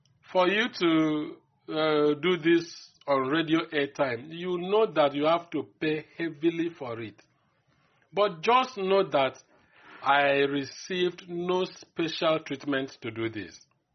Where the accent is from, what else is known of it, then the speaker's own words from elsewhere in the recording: Akwa Ibom, Nigeria; She is my sister from Akwa Ibom. I am from Akwa Ibom too, and she is from Akwa Ibom.